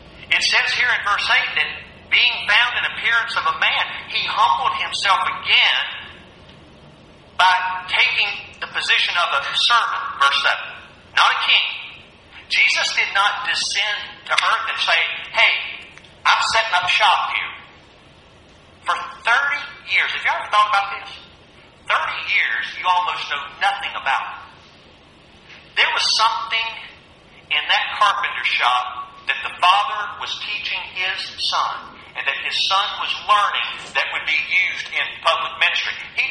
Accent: Pickens, South Carolina, United States; also born or lived in Travelers Rest / Williamsburg / Virginia Beach; now in Winnsboro, United States; I grew up in Pickens, South Carolina. The metropolis of Pickens, South Carolina. And then we upgraded and moved to Trappers Rest, South Carolina. And now I'm in Winsboro, so by way of Williamsburg and Virginia Beach.

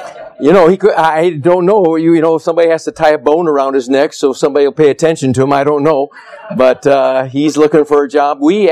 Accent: Michigan, United States; now in Eugene, United States; I'm from Michigan. My wife's from Florida.

